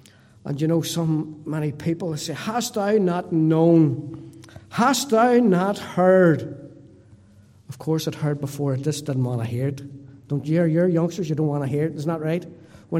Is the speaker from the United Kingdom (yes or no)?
yes; Donaghcloney, Northern Ireland, United Kingdom; But I was brought up in Donnacloney. It's a little village. It's one of them places where everybody knew everybody.